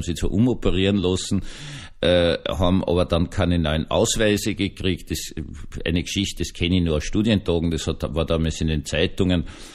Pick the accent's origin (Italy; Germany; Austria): Austria; dass ich als Österreicher den großen Fritz, den Preißen, zitieren muss